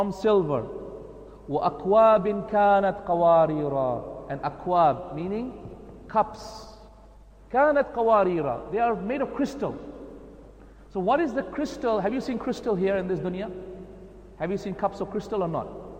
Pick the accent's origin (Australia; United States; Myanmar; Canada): Australia; you know, I'm from Australia